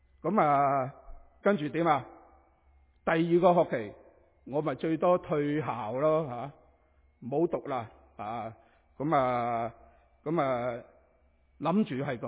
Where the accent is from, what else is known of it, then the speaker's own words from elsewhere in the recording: Canada; 我加拿大人呢我头两年呢我都可以呢一路呢喺学院做工